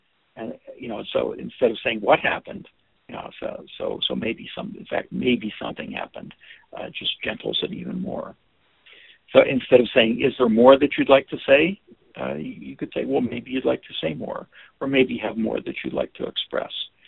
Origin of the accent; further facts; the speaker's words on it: Monterey, California, United States; I'm from Monterey.